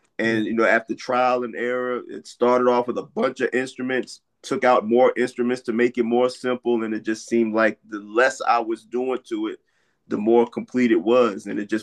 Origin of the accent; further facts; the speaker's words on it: Richmond, Virginia, United States; I am from Richmond, Virginia. So I'm actually not too far from y'all.